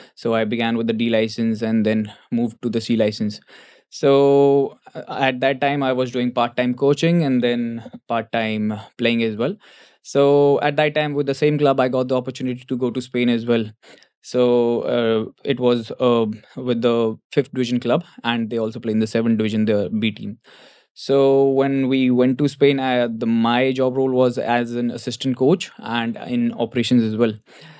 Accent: Shimla, Himachal Pradesh, India; So originally I'm from Shimla, and growing up, I was not a football fan.

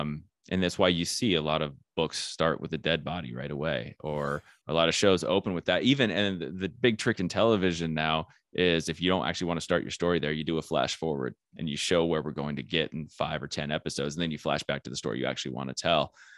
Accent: Flagstaff, Arizona, United States; but I am from Flagstaff, Arizona, which is a small town.

